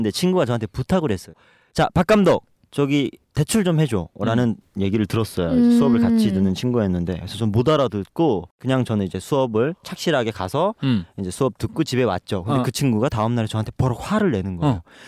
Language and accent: Korean; North Korea; now in South Korea; 저희 고향의 북조선에 네. 도시가 많지 않잖아요.